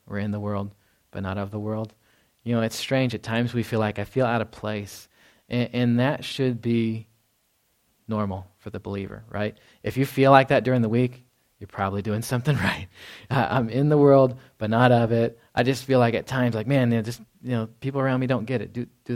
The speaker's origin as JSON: {"language": "English", "region": "Texas", "country": "United States", "tie": "born or raised there", "said": "I grew up in Texas. I don't know the North, you know, anything up there."}